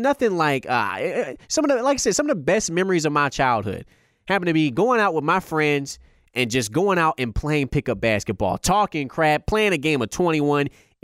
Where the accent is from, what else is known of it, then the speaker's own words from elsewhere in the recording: Chicago, Illinois, United States; my hometown, and also, a lot of my brothers, my fraternity brothers, are from Chicago as well.